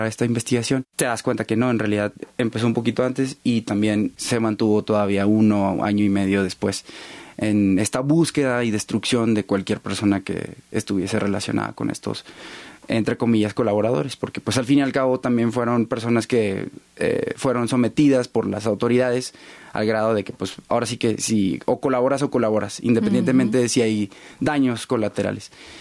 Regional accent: Saltillo, Coahuila, Mexico; yo soy de Saltillo, Coahuila, y Allende, Coahuila, está a 5 horas de Saltillo.

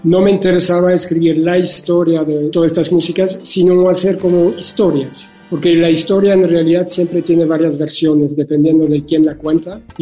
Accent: Brussels, Brussels-Capital Region, Belgium; Yo nací y crecí en Bruselas

